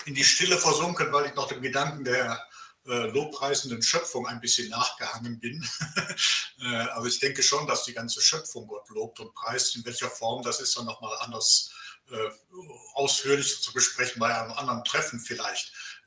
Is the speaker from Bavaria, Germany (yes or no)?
no; Essen, North Rhine-Westphalia, Germany; ich bin als Kind in Essen groß geworden